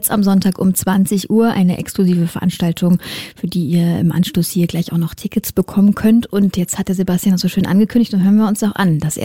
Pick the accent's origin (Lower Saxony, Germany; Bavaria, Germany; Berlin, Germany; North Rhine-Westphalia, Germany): Lower Saxony, Germany; Soltau; Ich komme aus Soltau, ein kleiner, beschaulicher Lüneburger Heideort. Ganz nur 45 Autominuten entfernt.